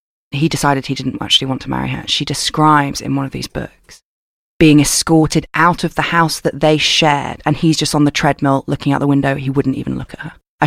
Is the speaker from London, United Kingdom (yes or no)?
no; Scotland, United Kingdom; And also growing up in Scotland, the sort of, like, Catholic versus Protestant situation runs real deep.